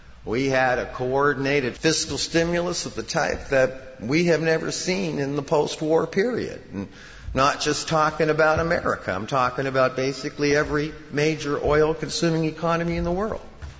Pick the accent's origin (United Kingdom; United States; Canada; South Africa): Canada; because I'm Canadian and I know about the Canadian tar sands.